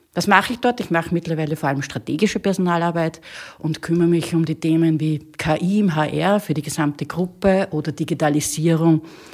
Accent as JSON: {"language": "German", "country": "Austria", "said": "als Österreicherin in Berlin"}